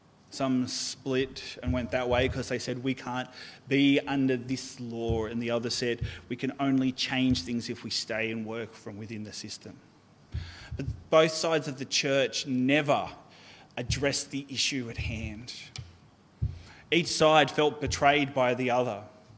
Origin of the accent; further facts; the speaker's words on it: Orange, New South Wales, Australia; When I was younger, growing up in Orange, I attended the Uniting Church there.